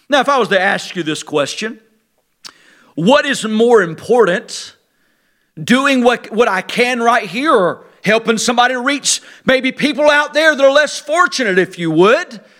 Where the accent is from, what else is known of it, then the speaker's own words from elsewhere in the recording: United States; I even felt guilty when I was over there in Africa for a couple of months because I'm from the American culture, right?